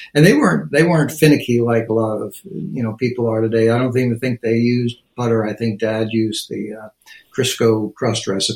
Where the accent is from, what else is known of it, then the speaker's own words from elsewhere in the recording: Plainfield, New Jersey, United States; I'm one of seven children. We grew up in Plainfield, New Jersey.